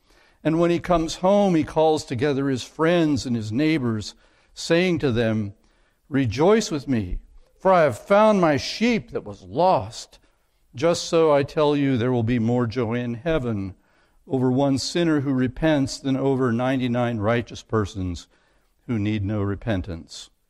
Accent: Clay Center, Kansas, United States; I was in the booming town of Clay Center, Kansas, which was my hometown

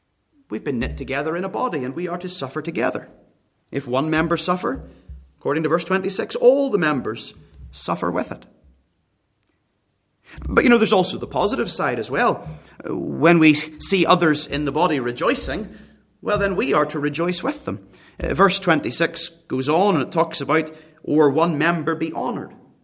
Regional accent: Northern Ireland, United Kingdom; now in Australia; Northern Ireland, my home country, here in Australia

